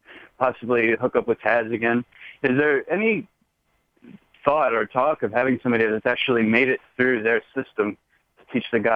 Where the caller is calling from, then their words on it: New York City, New York, United States; in New York City.